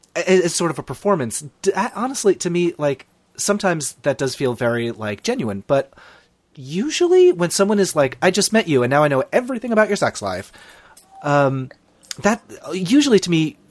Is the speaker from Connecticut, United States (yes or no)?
yes; Connecticut, United States; So I grew up in Connecticut. So New York was an hour and a half from the other direction.